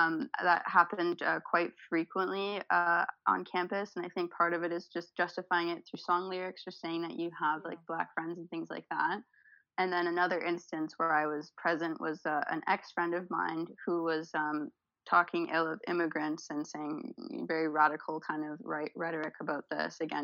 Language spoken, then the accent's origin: English; Vaughan, Ontario, Canada; I'm originally from Vaughan, which is close to Toronto.